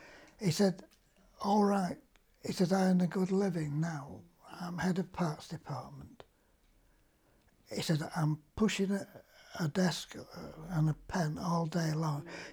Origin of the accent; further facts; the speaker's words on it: Poynton, North West England, United Kingdom; also born or lived in Altrincham; I was brought up, most of my school days were in Poynton, as I've said, from 7 till 20.